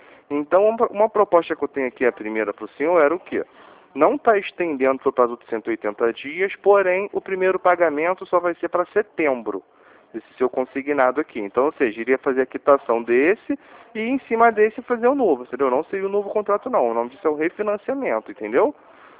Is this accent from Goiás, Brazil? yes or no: no; Rio de Janeiro, Brazil; Eu sou do Rio, falo aqui do Largo do Bicão aqui.